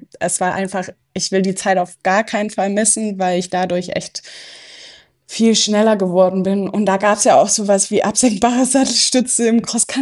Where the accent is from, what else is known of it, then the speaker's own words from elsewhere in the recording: Plauen, Saxony, Germany; now in Kempten, Germany; Ich bin in Plauen aufgewachsen, das ist im Vogtland, liegt in Sachsen. Mhm. Und bin dann vor 9 Jahren ins Allgäu gezogen, direkt nach Kempten und lebe seit dort an.